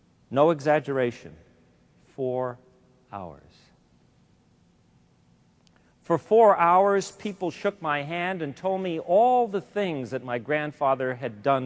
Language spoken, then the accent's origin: English; East Los Angeles, California, United States; the congregation was incredibly proud of me because I was the kid from the East Los Angeles barrio who had gone on to make good, to become a big TV star.